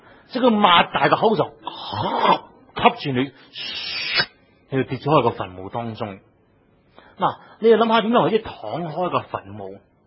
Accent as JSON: {"language": "Cantonese", "country": "Hong Kong", "said": "我们香港人都会这样，你很滑头啊"}